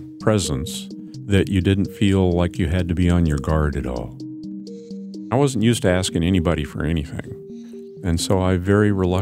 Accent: Anchorage, Alaska, United States; When I was growing up in Anchorage, you know, back in the late 60s and early 70s

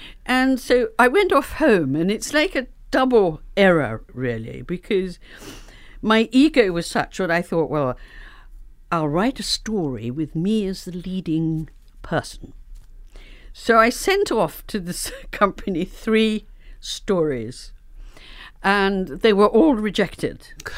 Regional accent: Liverpool, North West England, United Kingdom; I'm quite short with red hair. And I come from Liverpool.

